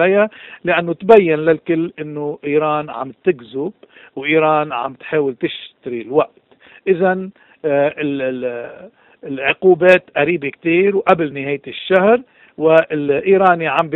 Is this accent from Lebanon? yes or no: yes; Lebanon; بأحسن الأحوال نحن كلبنانيين من مصلحتنا أنه نوقف على الحياد وما نصوت.